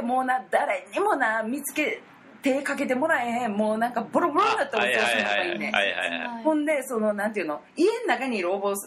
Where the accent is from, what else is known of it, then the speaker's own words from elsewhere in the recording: Ikoma, Nara, Japan; まずですね、私奈良県の生駒市っていうとこ出身なんですけど